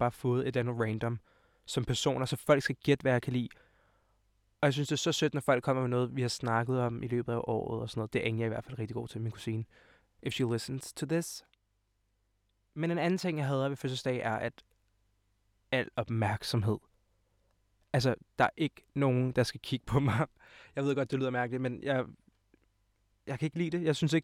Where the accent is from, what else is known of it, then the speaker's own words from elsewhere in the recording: Hvidovre, Capital Region of Denmark, Denmark; Og jeg er 19 år gammel. Og jeg kommer fra Hvidovre af og er YouTuber.